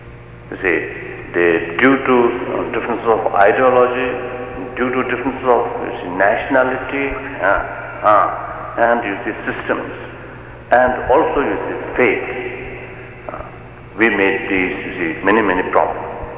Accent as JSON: {"language": "English", "region": "Tibet", "country": "China", "second_language": "English", "said": "I come from East, particularly from Tibet, some remote place, but I am a human being."}